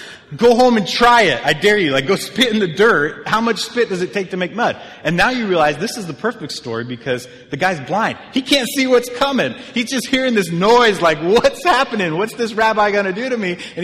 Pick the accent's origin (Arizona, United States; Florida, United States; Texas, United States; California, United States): Arizona, United States; Mesa; Where I grew up in Arizona, in Mesa, all the parks, you have the city level streets, right?